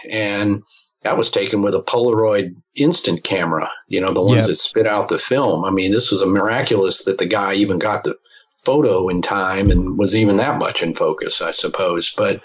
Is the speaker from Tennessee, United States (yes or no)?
no; Fort Worth, Texas, United States; And I grew up about 25 minutes away from Lake Worth. I was born in Fort Worth, so it's kind of a hometown thing to me in a way.